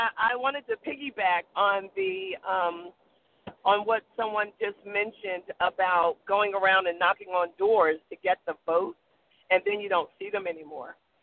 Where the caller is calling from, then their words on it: North Carolina, United States; I'm calling from North Carolina.